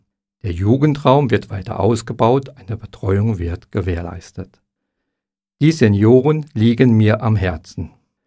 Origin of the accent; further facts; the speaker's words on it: Saarbrücken, Saarland, Germany; born there; now in Kottenheim, Germany; ich bin 56 Jahre alt, verheiratet und Vater von 2 erwachsenen Kindern. Geboren wurde ich in Saarbrücken und fühle mich seit mehr als 20 Jahren in Kottenheim zu Hause.